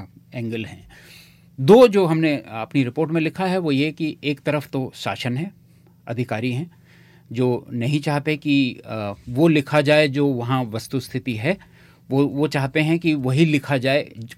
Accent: Chhattisgarh, India; मैं वहीं छत्तीसगढ़ में पैदा हुआ हूं, वहीं पला बढ़ा हूं, पत्रकारिता की है बरसों बरस वहां

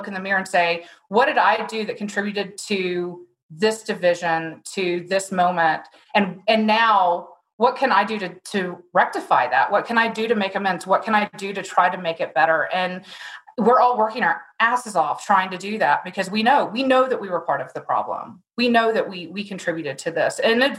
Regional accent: Florida, United States; born there; I was born in the Florida Panhandle. I was raised Southern Baptist and am now, you know, a United Methodist.

